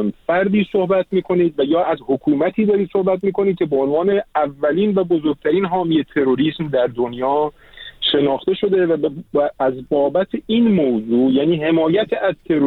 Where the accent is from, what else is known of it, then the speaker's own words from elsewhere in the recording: Iran; من به عنوان یک ایرانی مخالف جمهوری اسلامی